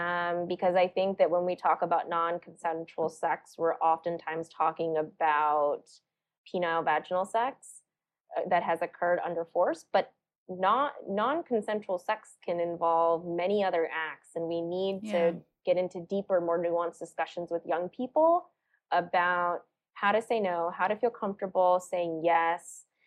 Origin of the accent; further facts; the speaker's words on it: South Carolina, United States; born there; I mean, you know, I was born in South Carolina, but my parents were born and raised in India.